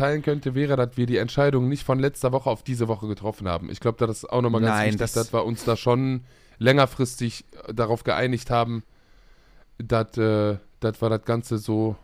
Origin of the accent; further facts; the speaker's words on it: Leipzig, Saxony, Germany; Wir dachten, wir kommen aus Leipzig und machen einen Podcast für so einen Haufen.